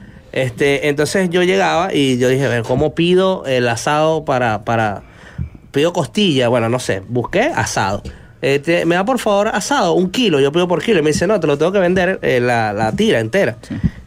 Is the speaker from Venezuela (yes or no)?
yes; Venezuela; Y me dice, ¿de dónde sos? Y yo le digo, de Venezuela.